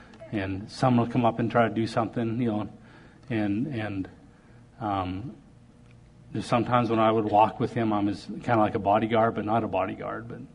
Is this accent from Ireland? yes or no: no; Canada; you know, I'm a Canadian hockey player.